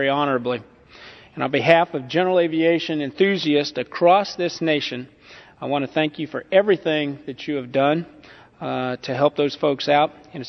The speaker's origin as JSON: {"language": "English", "town": "Tarkio", "region": "Missouri", "country": "United States", "tie": "born or raised there", "said": "which is in my hometown of Tarkio, Missouri."}